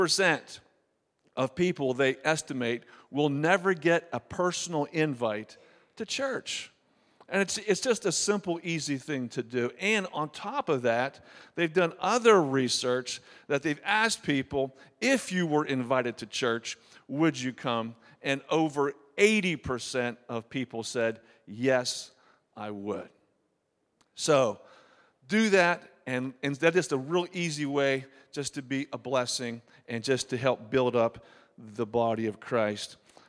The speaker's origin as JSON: {"language": "English", "town": "Beaver Falls", "region": "Pennsylvania", "country": "United States", "said": "So I'm from Beaver Falls, PA, which is about 4 hours west of here, almost to the Ohio line."}